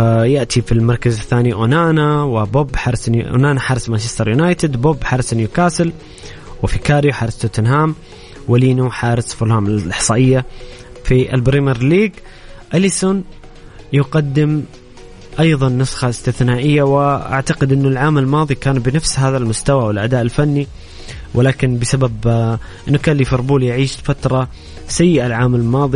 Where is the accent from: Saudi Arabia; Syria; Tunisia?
Saudi Arabia; طبعا أكيد المباراة الأهم بالنسبة لنا كسعوديين مباراة منتخبنا أمام منتخب باكستاني